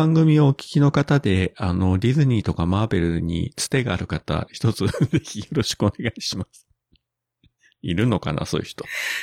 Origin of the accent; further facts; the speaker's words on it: Kyushu, Japan; 自分もあの同じ九州人としてね、